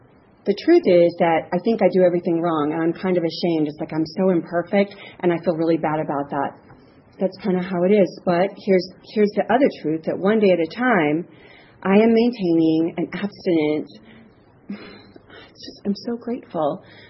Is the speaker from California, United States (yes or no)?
yes; San Fernando Valley, California, United States; And, oh, I'm from the San Fernando Valley.